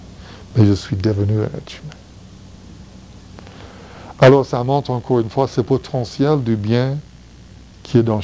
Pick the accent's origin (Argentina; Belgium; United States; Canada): United States; the South; French is a second language; moi je viens du sud des États-Unis, et c'est là où on a eu beaucoup de problèmes raciaux, beaucoup de préjugés raciaux, surtout entre les Noirs et les Blancs.